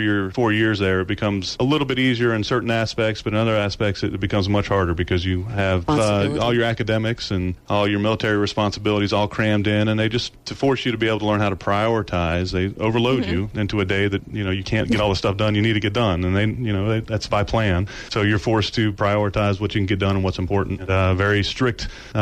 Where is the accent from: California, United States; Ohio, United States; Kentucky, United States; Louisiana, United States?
Louisiana, United States; Baton Rouge; also born or lived in New York; I was born in Baton Rouge. Lived in Baton Rouge, grew up in Baton Rouge. Moved off the way to, went to go to school New York, went to the military academy